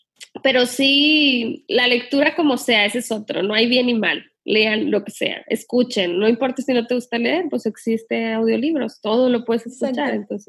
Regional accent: Sinaloa, Mexico; yo me crié en Sinaloa y allá, en vez de decir chido, que en México decimos así

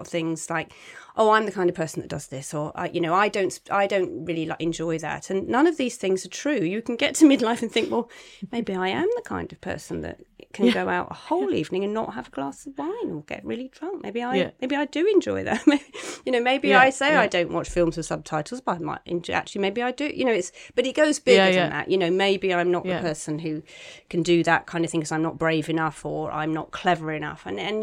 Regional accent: South West England, United Kingdom; because I'm from Cornwall, I go back a lot

